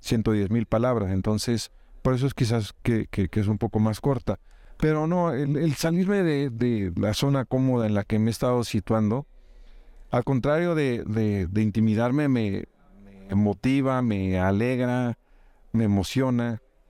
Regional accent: Mexico; Agradezco como mexicano que nos hayan dado el espacio.

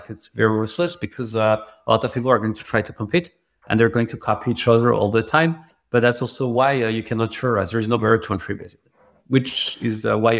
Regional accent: France; English is a second language; moved away as an adult; so I'm from France. And in France, the reason I actually started a business is I couldn't have a good job offer.

